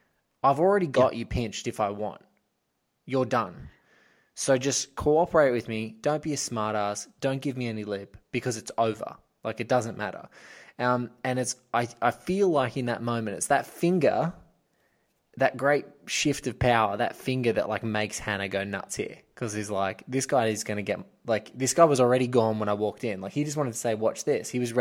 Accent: Australia; you're an English guy, I'm an Aussie guy.

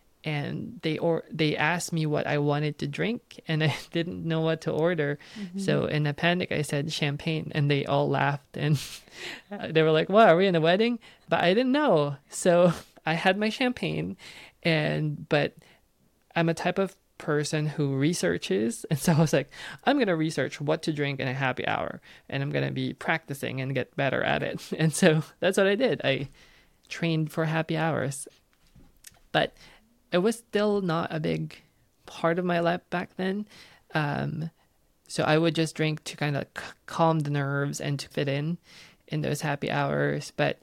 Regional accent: Philippines; moved away as an adult; now in United States; So I grew up in the Philippines, mm-hmm. born and raised there. And in 2013, I was given the opportunity to move to the US for work.

